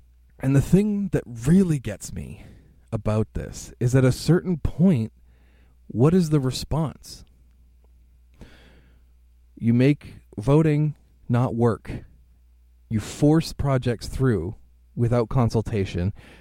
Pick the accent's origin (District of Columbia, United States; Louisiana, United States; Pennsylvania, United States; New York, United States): Pennsylvania, United States; Hazleton; I'm from Hazleton. There is nothing here for people.